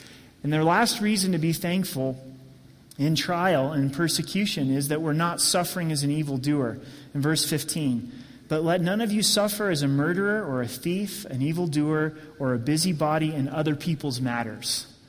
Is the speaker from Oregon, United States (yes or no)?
yes; Oregon, United States; In the church that I grew up in Southern Oregon, wonderful pastor.